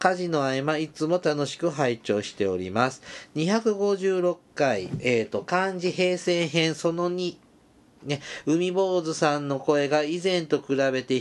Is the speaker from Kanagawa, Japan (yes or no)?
no; Kumamoto, Japan; moved away as an adult; also born or lived in Nagasaki / Fukuoka; now in Tokyo, Japan; 私は熊本県南部の出身でして、今は東京に住んでいます。7年前まで熊本、長崎、福岡と九州の中をうろうろしておりましたが、結婚を機に東京で暮らすようになりました。